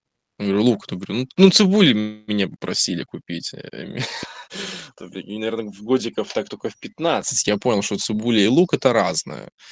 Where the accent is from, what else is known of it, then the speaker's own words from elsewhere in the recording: Belarus; я живу на Востоке, но у нас как бы свой диалект был, ну, произношение.